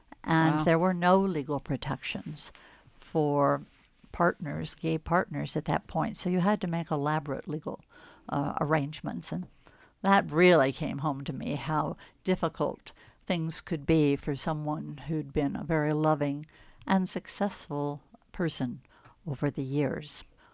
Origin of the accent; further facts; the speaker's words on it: Kansas, United States; And you sort of learn from growing up in Kansas that people tend to play with their cards under the table